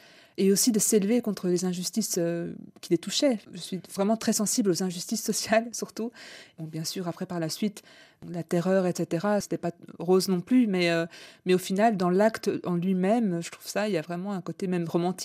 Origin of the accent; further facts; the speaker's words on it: Belgium; d'être née et d'avoir grandi en Belgique. Et puis au-delà de ça, j'ai vécu plus de 15 ans peut-être en dehors de la Belgique.